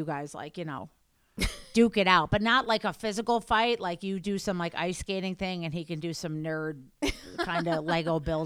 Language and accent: English; New York, United States; And I'm from Schoharie County.